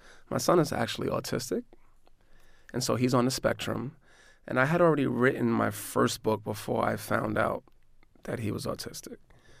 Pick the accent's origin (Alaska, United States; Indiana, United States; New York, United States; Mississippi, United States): New York, United States; Even though I'm from New York, I was a troubled student and got in a lot of trouble in school as well.